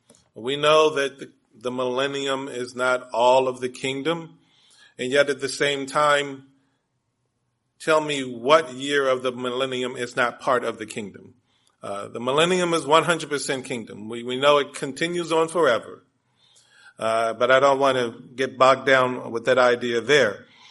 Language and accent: English; Washington, District of Columbia, United States; born there; Long story short, I was born in Washington, D.C. Not a lot of tent building in Washington, D.C.